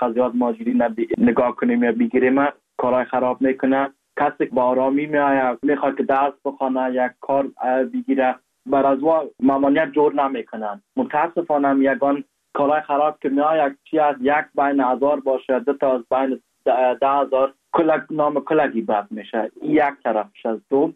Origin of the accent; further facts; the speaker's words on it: Afghanistan; در افغانستان در وطنم